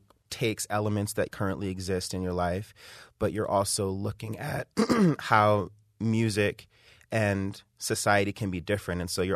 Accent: Flint, Michigan, United States; also born or lived in Nigeria / Germany / England; I came back and went to high school in Flint

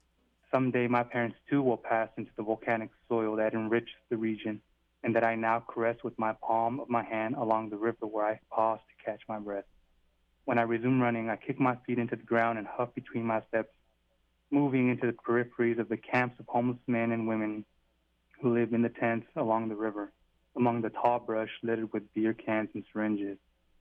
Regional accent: Yakima, Washington, United States; Cascade Mountains in Washington State, where the sun shines roughly 300 days a year, is my desert, my hometown of Yakima.

